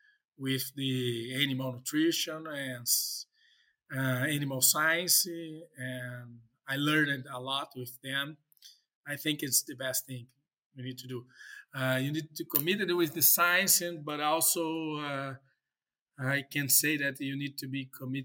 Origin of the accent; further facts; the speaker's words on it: Brazil; accent: Portuguese; English is a second language; And I apologize, my strong Portuguese accent.